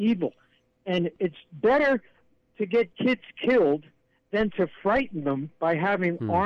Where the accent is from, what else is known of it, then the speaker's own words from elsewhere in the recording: New Jersey, United States; I come from New Jersey, and there were a lot of mall shootings in New Jersey years ago.